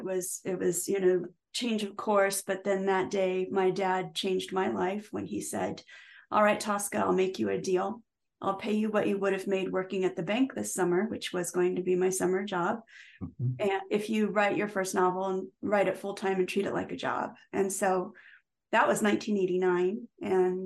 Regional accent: Nebraska, United States; I went to, I'm from Nebraska, and I went to Smith College in Massachusetts.

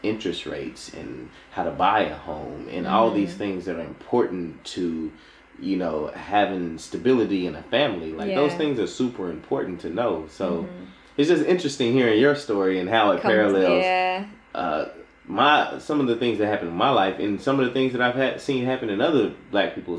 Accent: United States; I'm seeing a lot of parallels in your life story to what I've seen growing up in the United States.

